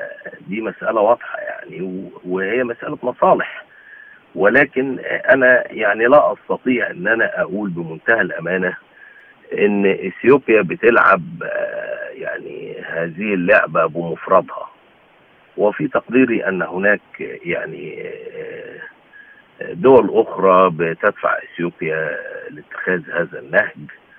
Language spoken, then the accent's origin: Arabic; Egypt; وعلينا أن ندرك إحنا كمصريين